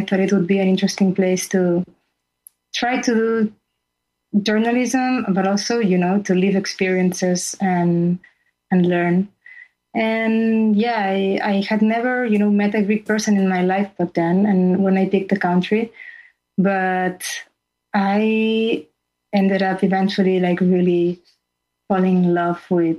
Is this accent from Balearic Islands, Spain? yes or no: no; Barcelona, Catalonia, Spain; Yeah, I am from Barcelona. I was born and raised in Barcelona. But I spent most of my 20s just going around in Greece, in Jerusalem, as you said, in a sailboat, in New York.